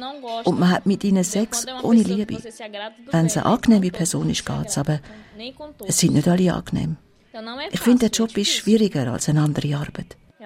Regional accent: Brazil; also born or lived in Zurich; now in Lucerne, Switzerland; Als Brasilianerin schafft man da in Kontaktbars.

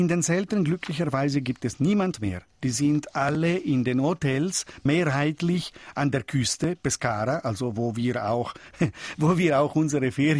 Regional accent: Switzerland; als Schweizer

